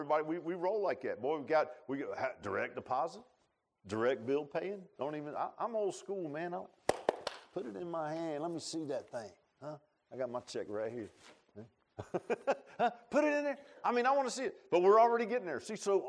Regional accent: United States; Listen, I'm an American. I'm not proud of everything my country does.

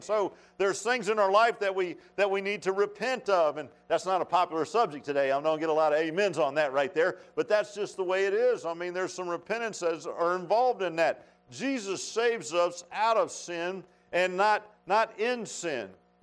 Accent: Virginia, United States; every preacher in Virginia came out of North Carolina but me.

